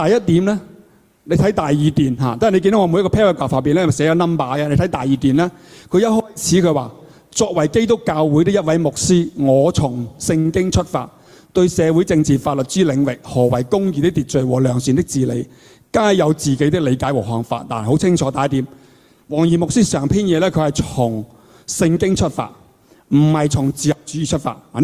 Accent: China; 我哋作为一个中国人，作为中国公民

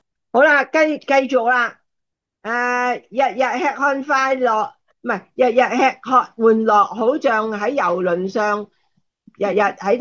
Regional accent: Hong Kong; 我哋喺香港長大，好考好多啲公開試係嘛？

